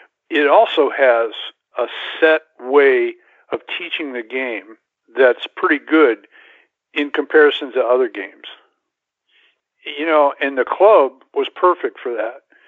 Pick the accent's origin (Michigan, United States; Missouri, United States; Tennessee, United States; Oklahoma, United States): Michigan, United States; Jackson; born or raised there